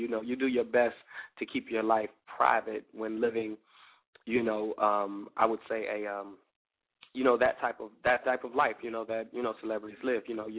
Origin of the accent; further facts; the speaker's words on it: Chicago, Illinois, United States; A Chicago native at that, you know, my hometown brother, you know, a brother out of Chi-Town